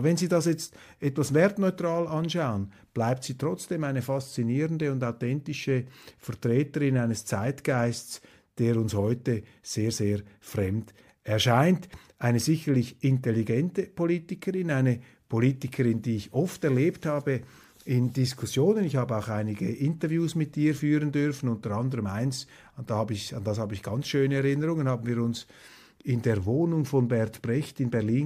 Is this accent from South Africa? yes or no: no; Switzerland; Ich weiß, wenn man als Schweizer über Merkel redet, dann ist heute in Deutschland, stößt man vielleicht auf taube Ohren